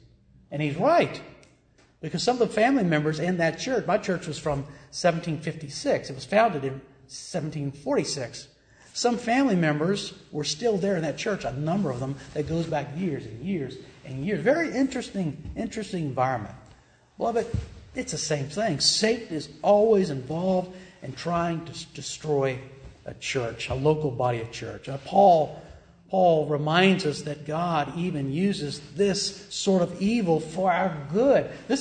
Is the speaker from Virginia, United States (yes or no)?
yes; Richmond, Virginia, United States; But I remember when I'm from Richmond, Virginia. I'm not from the Valley.